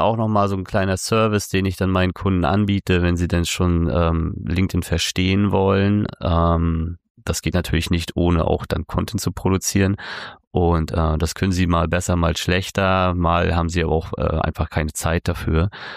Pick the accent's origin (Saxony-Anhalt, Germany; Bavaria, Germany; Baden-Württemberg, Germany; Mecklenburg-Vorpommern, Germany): Mecklenburg-Vorpommern, Germany; Rostock; Rostock City, die Grüße nehme ich gerne an, meine alte Heimat.